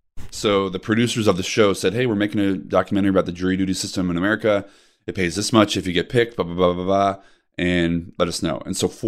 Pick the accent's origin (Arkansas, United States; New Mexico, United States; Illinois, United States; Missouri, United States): Illinois, United States; Naperville; I was raised out in the burbs of Chicago, Naperville, if you've heard of it.